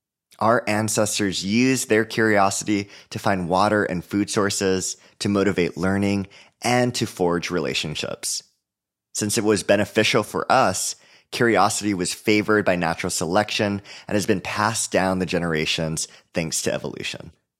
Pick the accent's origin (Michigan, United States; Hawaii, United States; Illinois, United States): Hawaii, United States; now in Oakland, United States; I'm originally from Hawaii, but live in Oakland, California now.